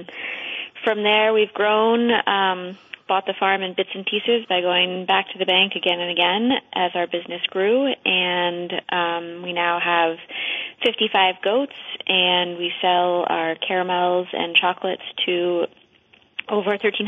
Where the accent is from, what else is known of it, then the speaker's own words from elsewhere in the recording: Manhattan, New York, United States; also born or lived in Vermont; I came from Manhattan, so no. I'd been in Vermont for about 10 years before that, but there was no farming blood in my lineage.